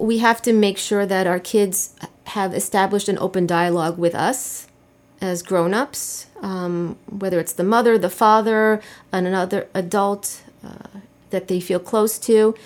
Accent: New York, United States; growing up on the North Shore of Long Island

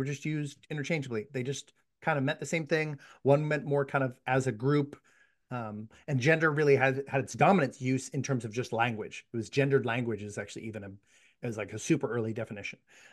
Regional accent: Ireland; now in United States; Again, I have a bias of being an Irish person, and then being here in the United States

